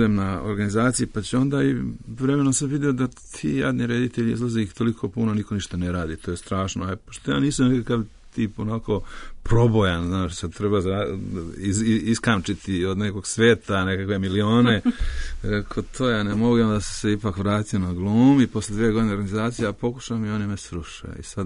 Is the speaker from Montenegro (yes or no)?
yes; Podgorica, Montenegro; also born or lived in Nikšić / Jablanica; pošto sam došao iz Titog grada, iz Podgorice, živio sam uglavnom po provinciji ceo život, ne znam, Nikšić, Jablanica, Neretvi, vamo tamo.